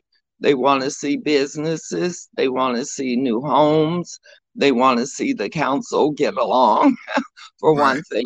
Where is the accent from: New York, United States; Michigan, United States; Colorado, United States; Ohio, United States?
Michigan, United States; Muskegon Heights; Well, I was born and raised here in Muskegon Heights. I attended Muskegon Heights Public Schools.